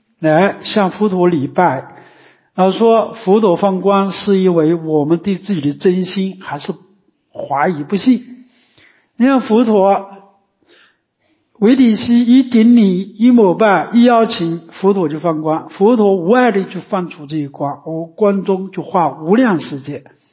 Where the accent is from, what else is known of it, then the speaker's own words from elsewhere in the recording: China; 但是我们中国人跑上去念经不动，真的，一点都不动